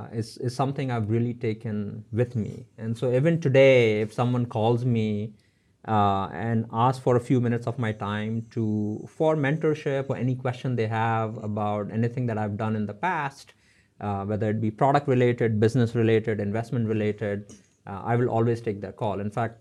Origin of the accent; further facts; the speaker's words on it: Mumbai, Maharashtra, India; I come from Mumbai, which is where I grew up. And I grew up in fairly modest circumstances, in a 300-square-foot apartment with four other siblings